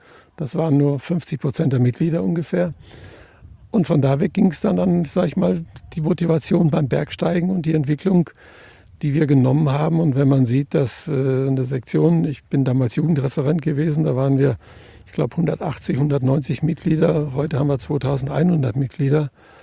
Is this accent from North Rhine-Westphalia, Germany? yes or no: yes; North Rhine-Westphalia, Germany; Ich komme aus der Nähe vom Ruhrgebiet.